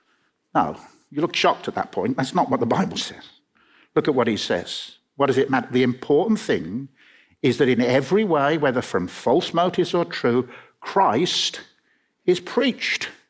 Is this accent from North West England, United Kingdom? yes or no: no; Birmingham, West Midlands, United Kingdom; I'm a Christian and I come from Birmingham